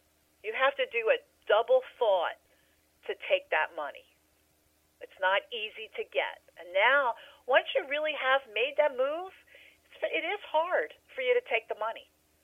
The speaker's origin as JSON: {"language": "English", "region": "New Jersey", "country": "United States", "said": "and I'm from New Jersey, so it's really the shore."}